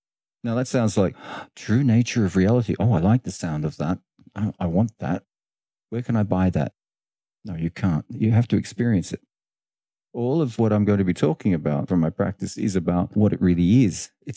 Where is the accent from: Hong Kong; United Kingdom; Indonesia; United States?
Indonesia; Bali; It's cold for me because I come from Bali.